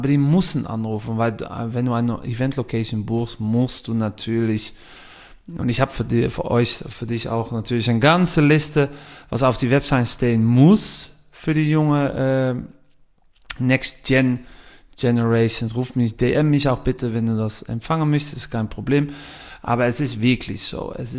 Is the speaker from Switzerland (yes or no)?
no; Netherlands; German is a second language; now in Düsseldorf, Germany; ich bin ein Holländer, aber ich wohne in Düsseldorf mit meiner Familie und bin auch sehr aktiv auf die deutsche Markt. Aber mein Roots sind natürlich in Holland